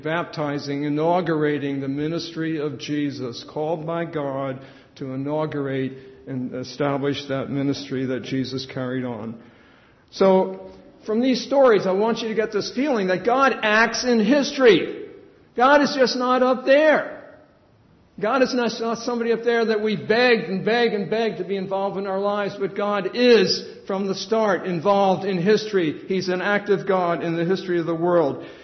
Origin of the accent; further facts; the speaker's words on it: New Jersey, United States; And then, as growing up in New Jersey, always rooting for the Yankees, these are my heroes at the time.